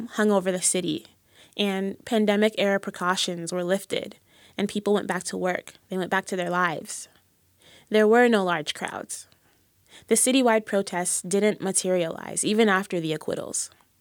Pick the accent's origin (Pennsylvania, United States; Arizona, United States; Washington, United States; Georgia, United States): Washington, United States; Tacoma; And then Manny's death brought a racial justice reckoning to Tacoma, my hometown.